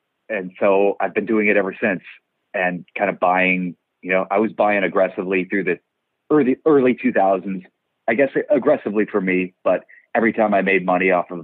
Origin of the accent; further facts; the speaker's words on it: Cleveland, Ohio, United States; moved away as an adult; I'm from Ohio, Cleveland, Ohio. I always wanted to be a writer and moved to New York after college and struggled a lot there.